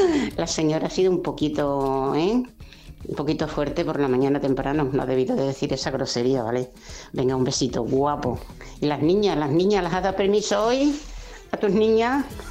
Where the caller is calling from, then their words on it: Galapagar, Community of Madrid, Spain; Hoy, como esto es un pueblo ganadero, tenemos fiesta en Galapagá.